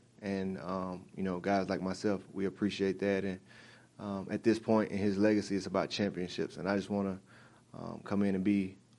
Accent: Mississippi, United States; I'm from Mississippi, so just a couple hours away, to be back close to my family

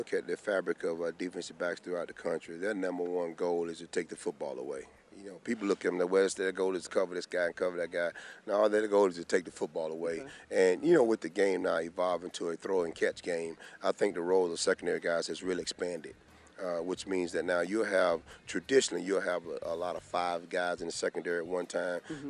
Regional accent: Georgia, United States; He's from Georgia and I'm from Georgia.

